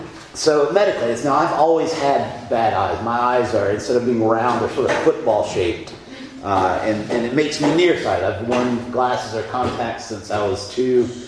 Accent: Kentucky, United States; but I was a kid growing up in Kentucky

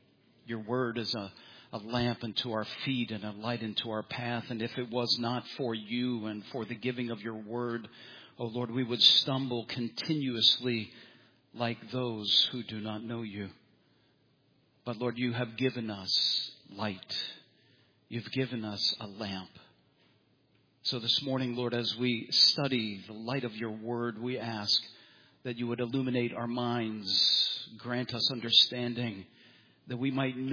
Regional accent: Philadelphia, Pennsylvania, United States; one of the things about growing up in the inner city, for me, growing up in North Philadelphia, was there was never a lack of friends to play with.

